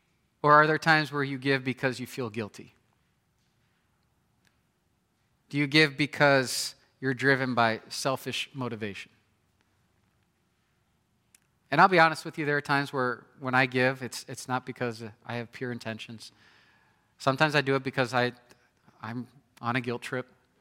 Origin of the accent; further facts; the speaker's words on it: Nebraska, United States; I grew up in Nebraska. A lot of my good friends were farmers.